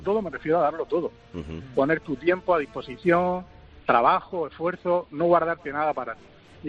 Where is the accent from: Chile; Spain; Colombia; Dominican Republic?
Spain; El Palmar; porque nosotros también somos de allí del Palmar